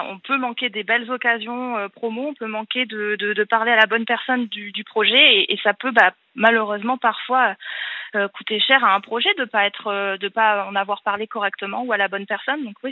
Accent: Auvergne-Rhône-Alpes, France; J'ai grandi en Ardèche

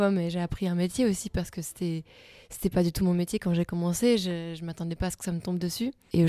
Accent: Belgium

